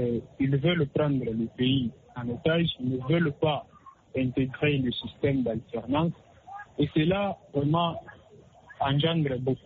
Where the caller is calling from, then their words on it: Kolwezi, Lualaba, DR Congo; surtout ici chez nous en Afrique